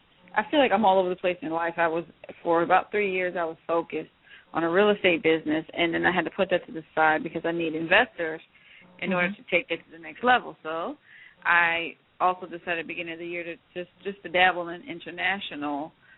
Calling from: Atlanta, Georgia, United States; I'm calling from Atlanta, Georgia.

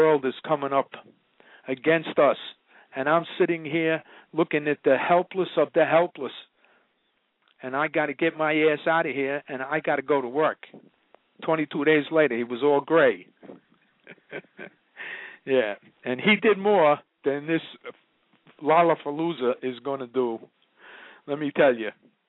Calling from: Tel Aviv, Tel Aviv District, Israel; So this is Israeli intelligence. I'm calling from Tel Aviv.

